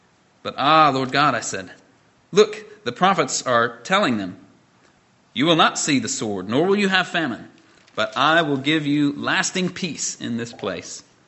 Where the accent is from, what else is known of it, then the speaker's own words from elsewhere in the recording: Indiana, United States; a very severe drought that hit the Midwest and my home state of Indiana.